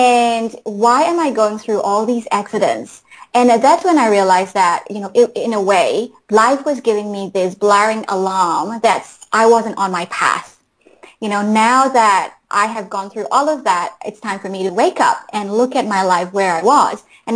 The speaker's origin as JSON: {"language": "English", "country": "Myanmar", "said": "I'm originally from Burma, and Burma used to be a country that is closed off from the rest of the world for decades."}